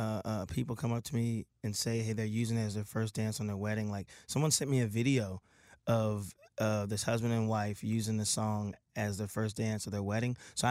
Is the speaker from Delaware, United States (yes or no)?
yes; Milton, Delaware, United States; like, I was born and raised right in Milton, dude.